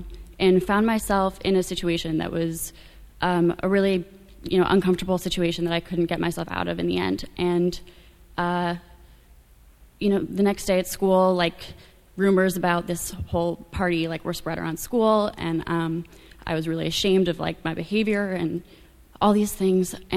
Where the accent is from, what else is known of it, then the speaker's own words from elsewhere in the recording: Berkeley, California, United States; I'm from Northern California. I grew up in Berkeley, and from a pretty young age, I was always a really shy little kid